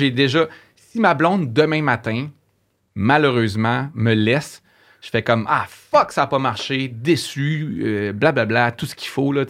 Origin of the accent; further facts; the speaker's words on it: Jonquière, Quebec, Canada; Je viens du Saguenay. Je viens de Jonquière.